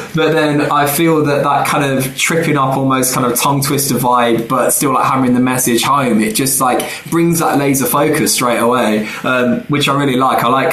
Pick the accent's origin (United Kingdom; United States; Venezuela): United Kingdom; Derby, East Midlands; I mean, I know Sheffield well because I'm from Derby.